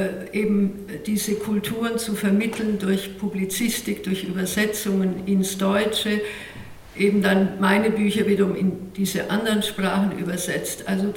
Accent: Rimavská Sobota, Banská Bystrica Region, Slovakia; Meine Heimatstadt Rimavská Sobota oder Rimaszombat ungarisch hat mich zur Ehrenbürgerin gemacht

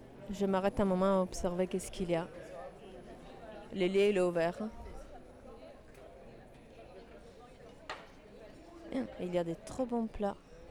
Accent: Sicily, Italy; Donc oui, moi je viens de Sicile, comme ça c'était une petite parenthèse.

